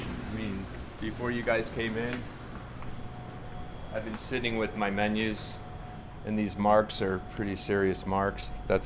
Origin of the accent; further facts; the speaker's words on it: Arizona, United States; I think I'm trying to celebrate both Mexican regional and be proud of the fact that I'm from Arizona